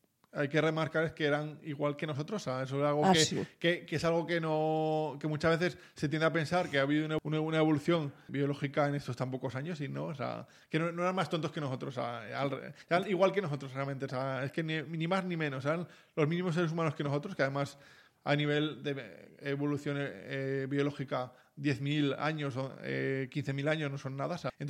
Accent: Zaragoza, Aragon, Spain; de pequeño me crié con vacas en casa. Soy de Zaragoza, tenían vacas allí en Zaragoza.

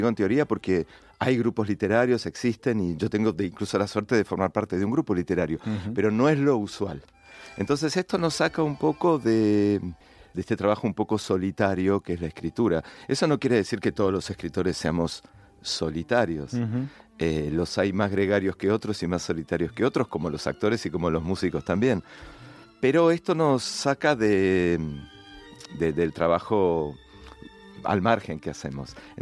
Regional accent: Buenos Aires, Argentina; also born or lived in Madrid / Paris; previo a estos tres lugares de nómade, crecí y viví en Buenos Aires, soy de la ciudad de Buenos Aires, soy porteño, como se dice.

